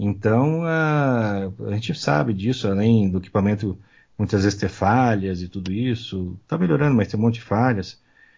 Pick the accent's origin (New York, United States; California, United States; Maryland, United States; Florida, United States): New York, United States; eu sou americano, nasci em Nova York, nos Estados Unidos. Então, eu tenho uma parte da família lá, eu fiz uma parte dos meus estudos médicos lá.